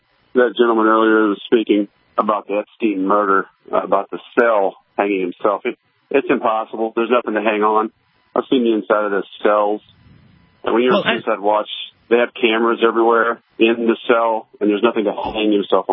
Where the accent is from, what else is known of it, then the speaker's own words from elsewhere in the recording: Arkansas, United States; Yeah, I grew up here in Arkansas.